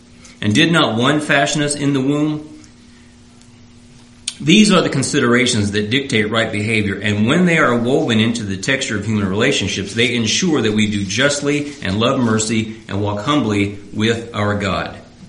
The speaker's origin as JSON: {"language": "English", "region": "the South", "country": "United States", "said": "since I'm a Southerner"}